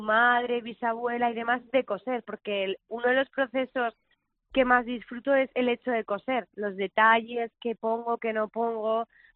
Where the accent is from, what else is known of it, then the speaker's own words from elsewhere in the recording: Torrijos de la Cañada, Castilla-La Mancha, Spain; Igual que en mi pueblo, en Torrijos de la Cañada, este agosto pasado hice un desfile